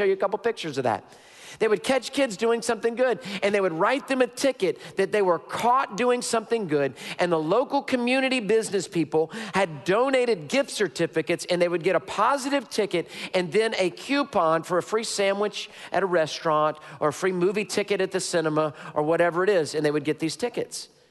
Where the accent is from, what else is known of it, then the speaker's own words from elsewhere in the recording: United States; Now, we as Americans, we believe distinctly in the delegation of power.